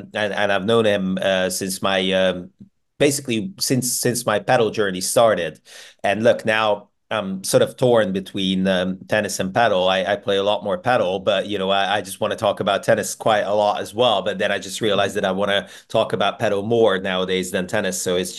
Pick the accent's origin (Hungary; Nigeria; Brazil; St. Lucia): Hungary; Budapest; English is a second language; now in Bristol, United Kingdom; I'm from Budapest. Barcelona is amazing. I live in Bristol